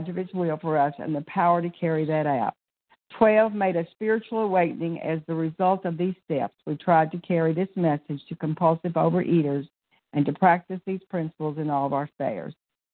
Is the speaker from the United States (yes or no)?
yes; Pensacola, Florida, United States; I'm from Pensacola, Florida, and I'm a grateful, recovered, compulsive overeater through God's grace one day at a time.